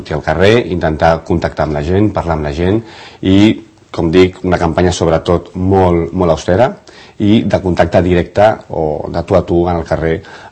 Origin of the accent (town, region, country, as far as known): Catalonia, Spain